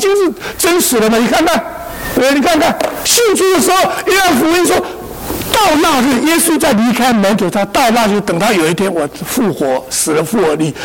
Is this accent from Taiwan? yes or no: no; China; 我们中国人说人活着是靠一口怎么样气